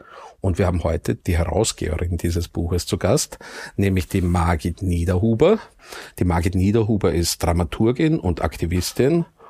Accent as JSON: {"language": "German", "town": "Baden", "region": "Lower Austria", "country": "Austria", "said": "Wir sind ja beide Badener."}